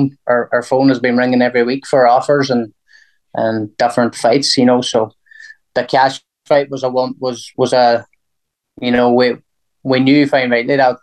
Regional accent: Derry, Northern Ireland, United Kingdom; Well, I come from Derry

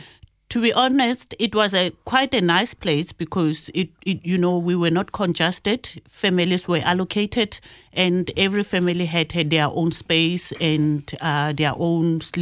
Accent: South Africa; moved away as an adult; I'm coming from South Africa.

